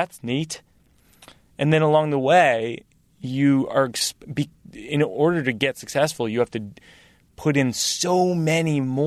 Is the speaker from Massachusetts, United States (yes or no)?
yes; Massachusetts, United States; I grew up in Massachusetts where Larry Bird was the hero